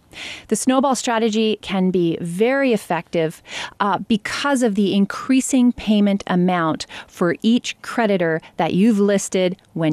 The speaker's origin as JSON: {"language": "English", "country": "Canada", "said": "I am so proud to be a Canadian"}